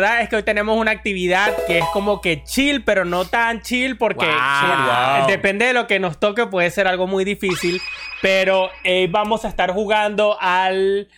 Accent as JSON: {"language": "Spanish", "country": "Venezuela", "said": "Yo soy de Venezuela."}